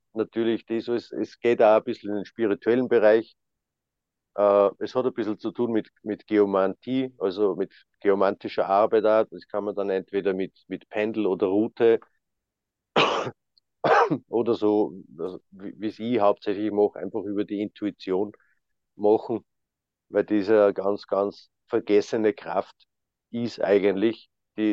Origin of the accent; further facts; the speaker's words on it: Austria; Es ist ein ganz großes Thema bei den Erdstahlforschern da bei uns in Österreich.